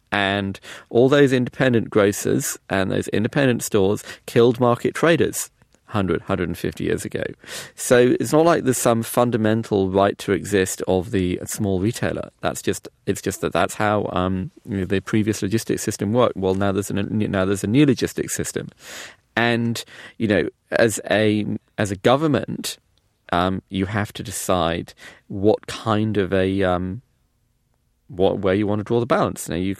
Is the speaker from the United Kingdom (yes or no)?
yes; London, United Kingdom; growing up in London